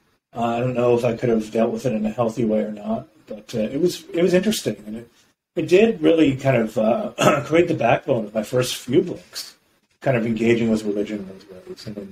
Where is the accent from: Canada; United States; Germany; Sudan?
Canada; Toronto, Ontario; As far as my engagement with Judaism, I grew up in Toronto, Canada. I'm, I guess, a third generation Canadian. Grew up Reform